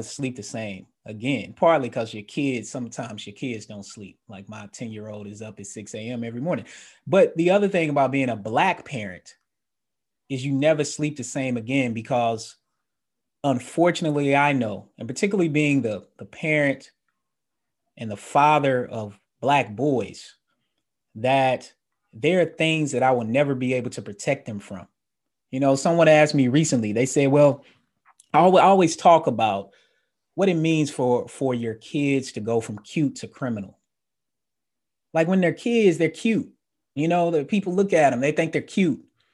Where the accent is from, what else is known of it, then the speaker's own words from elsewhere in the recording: Atlanta, Georgia, United States; I have a similar story growing up in Atlanta.